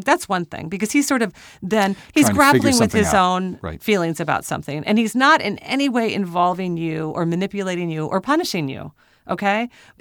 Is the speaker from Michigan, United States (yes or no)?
no; Portland, Oregon, United States; We're recording here in Portland, Oregon, in my hometown